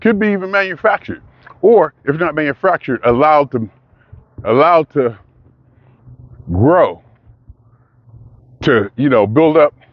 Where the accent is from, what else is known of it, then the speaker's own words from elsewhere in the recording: Ohio, United States; But, I mean, I came from Ohio. It was only black and white. That's all the people's out there.